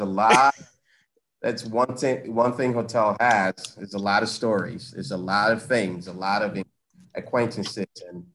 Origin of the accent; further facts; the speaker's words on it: Liberia; now in Providence, United States; I am from the East Coast, by the way of, well, you're, you know, born and raised in West Africa, Liberia. Okay. Migrated to Providence. That's home for my folks. My brothers all live there up to now.